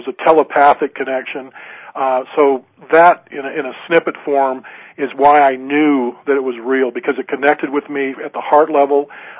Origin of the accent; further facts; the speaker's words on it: Seattle, Washington, United States; to my hometown area of the Seattle area with the Navy.